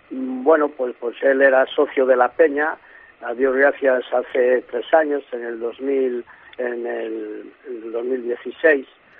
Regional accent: Valle de Cerrato, Castile and León, Spain; yo soy del pueblo de Isacio, de Valle de Cerrato

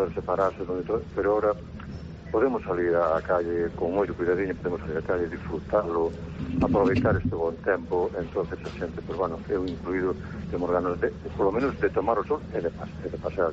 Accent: Mondoñedo, Galicia, Spain; un nativo de Mondoñedo, e nacín en Mondoñedo, cría en Mondoñedo

